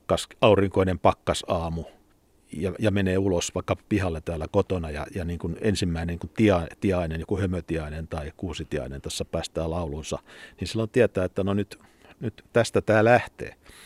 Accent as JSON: {"language": "Finnish", "region": "Southeast Finland", "country": "Finland", "tie": "born or raised there", "said": "tietysti tuolla kotikulmilla Kaakkois-Suomessa niitä ne suot siellä kulkenut läpi moneen kertaan siellä ollut"}